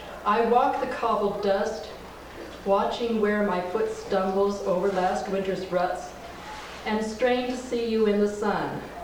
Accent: Reno, Nevada, United States; I'm from Reno, which is very famous for hot air balloon races.

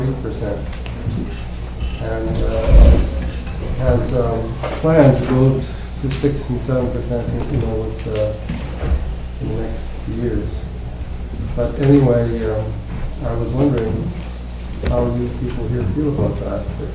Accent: Canada; I'm from Canada, and of course, so when winter comes, we're not going to produce much around there.

